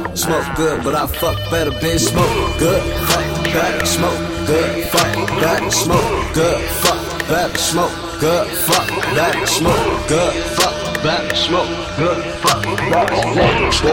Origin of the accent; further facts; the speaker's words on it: Bellwood, United States; I'm from Bellwood. Because I'm from Bellwood.